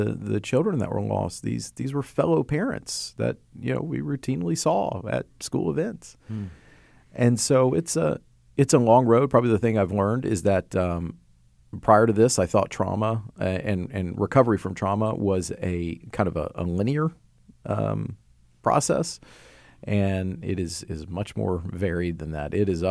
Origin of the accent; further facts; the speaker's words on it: Tennessee, United States; I mean, for example, in my home state of Tennessee, the number one killer of children is guns.